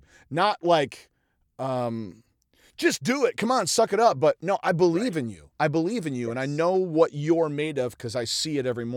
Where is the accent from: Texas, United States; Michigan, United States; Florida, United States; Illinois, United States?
Michigan, United States; I know you're from Michigan. We're both from Michigan.